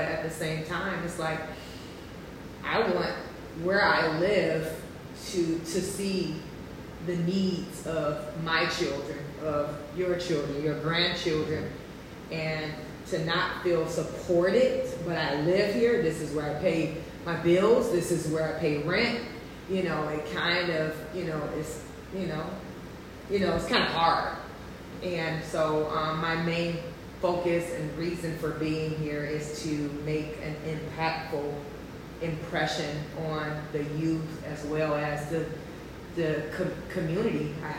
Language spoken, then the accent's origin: English; Detroit, Michigan, United States; now in Chula Vista, United States; I'm from Detroit, Michigan. And so we came here in 2013 to California, and we moved to Chula Vista in 2016.